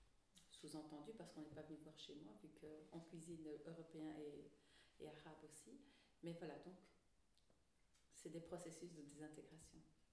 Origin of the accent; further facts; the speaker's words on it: Berchem-Sainte-Agathe, Brussels, Belgium; born there; Quand j'ai fait ma nationalité belge, donc je suis née en Belgique à Berkem-Sataget, à l'hôpital français. Et donc à mes 18 ans, j'ai demandé ma nationalité belge